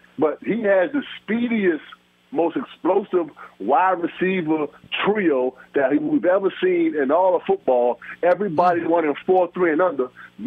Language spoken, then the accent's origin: English; Virginia, United States; From 757, from my hometown.